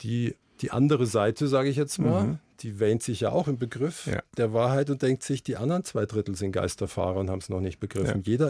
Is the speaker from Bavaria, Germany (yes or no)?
yes; Würzburg, Bavaria, Germany; ich bin aus Würzburg.